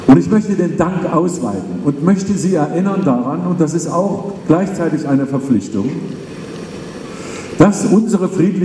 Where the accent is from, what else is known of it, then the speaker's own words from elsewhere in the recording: Germany; Wir kommen aus der DDR. Viele von uns. Ich komme übrigens nicht aus der ehemaligen DDR, sondern ich komme aus der DDR. Und ich habe ein wunderbares Leben gehabt, eine wunderbare Jugendzeit.